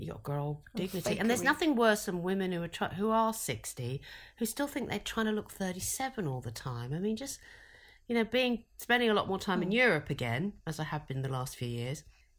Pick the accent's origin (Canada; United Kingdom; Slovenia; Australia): United Kingdom; now in United States; I became an American as well. I'm still a Brit